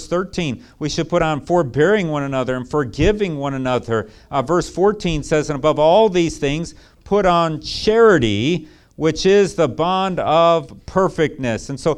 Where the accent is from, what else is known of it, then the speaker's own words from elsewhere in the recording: Chicago, Illinois, United States; How about Chicago? That's my hometown. That's where I'm from.